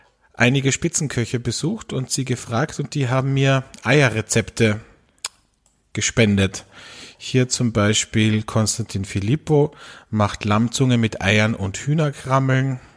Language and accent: German; Carinthia, Austria; Eine Osterjause ist bei uns in Kärnten so traditionell.